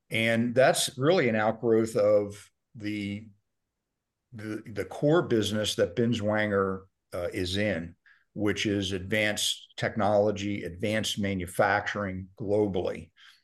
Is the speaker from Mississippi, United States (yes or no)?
no; New Jersey, United States; I was born and raised in South Jersey